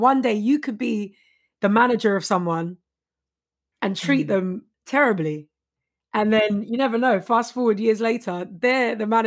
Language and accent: English; Walthamstow, London, United Kingdom; You know, I'm from Walthamstow, East 17.